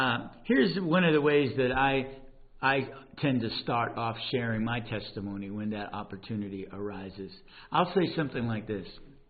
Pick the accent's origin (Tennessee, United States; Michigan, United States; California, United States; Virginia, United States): Virginia, United States; Richmond; Now, as a kid growing up in Oregon Hill, I witnessed a lot of things that were troubling.